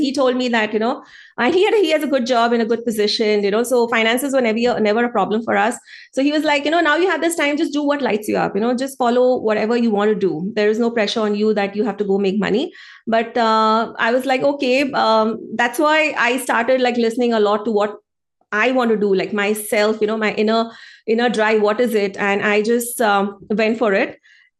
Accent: India; because when you're growing up in India at that time, you know, you couldn't speak openly about it.

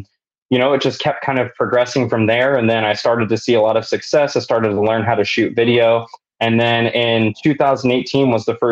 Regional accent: Marysville, Ohio, United States; hit my hometown of Marysville, Ohio.

